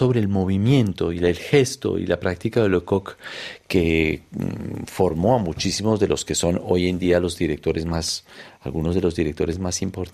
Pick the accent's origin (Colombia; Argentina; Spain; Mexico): Colombia; Bogotá; moved away as an adult; also born or lived in Manizales; now in Switzerland; Bueno, yo llego a Suiza después de una infancia en Colombia. Viví pocos años en esta ciudad que mencionas, en Manizales. Rápidamente nos trasladamos a la ciudad de Bogotá, donde mi padre inició su trabajo como ingeniero textil suizo.